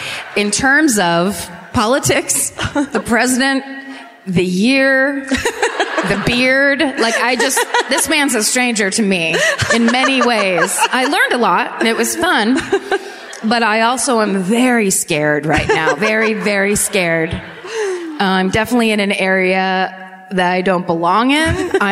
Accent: France; I'm from France, so I don't really know how to say your city's names.

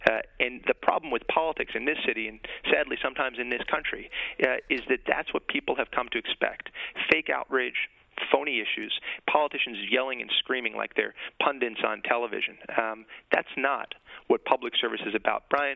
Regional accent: Queens, New York, United States; Well, as you know, I grew up in Queens. I worked my way through college working nights as a janitor.

